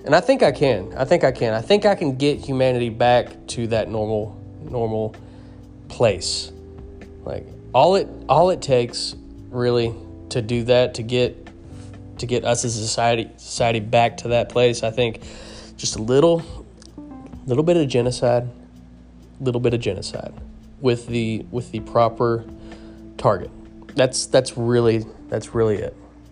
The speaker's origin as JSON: {"language": "English", "country": "United States", "said": "I'm an American, damn it."}